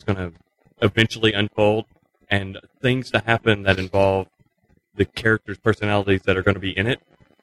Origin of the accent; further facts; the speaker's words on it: Knoxville, Tennessee, United States; I'm from Knoxville, Tennessee.